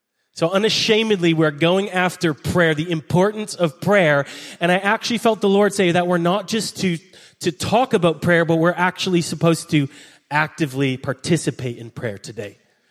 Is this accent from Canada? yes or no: yes; Canada; Yes, I say flag weird because I'm Canadian.